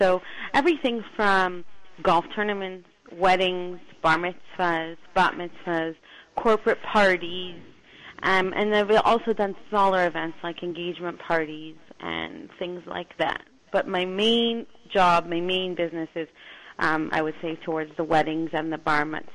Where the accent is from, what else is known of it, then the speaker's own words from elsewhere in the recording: Toronto, Ontario, Canada; I've worked as an event planner here in my hometown, Toronto.